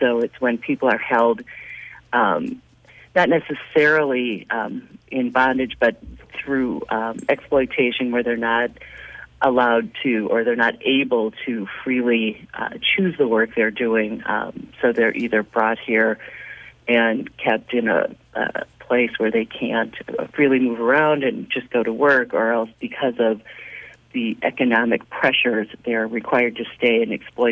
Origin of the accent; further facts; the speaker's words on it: Golden Valley, Minnesota, United States; I am. I was born in Golden Valley, actually.